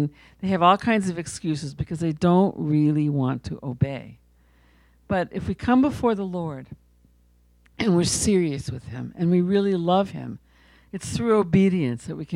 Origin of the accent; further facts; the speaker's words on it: Israel; So she was interested to hear that I was from Israel.